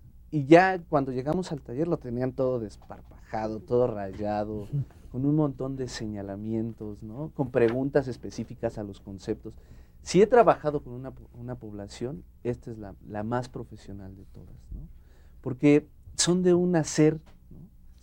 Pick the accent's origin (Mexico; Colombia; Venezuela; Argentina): Mexico; uno de los mejores ejercicios que podemos hacer como mexicanas, como mexicanos, es dialogar con el otro.